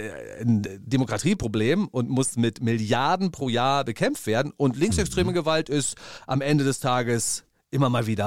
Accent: Berlin, Germany; als Berliner kann ich nur sagen, gut so

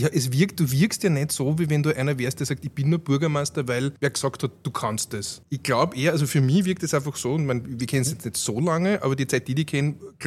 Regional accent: Vienna, Austria; ich bin ein Wiener

